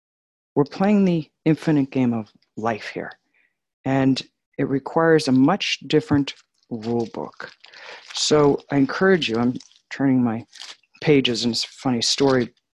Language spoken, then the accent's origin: English; New York, United States; now in Colorado, United States; because I was a new Christian when I came from Long Island out to Colorado